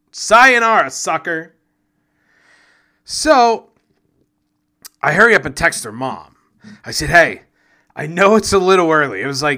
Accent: Pennsylvania, United States; And, you know, here in my home state of Pennsylvania, John Fetterman somehow won.

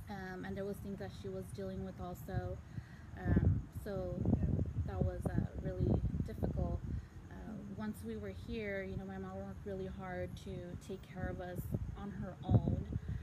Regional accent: Los Angeles, California, United States; born there; So, my upbringing, I was born in Los Angeles, where my father was a pastor, and he was also preaching as a child, when I was a child.

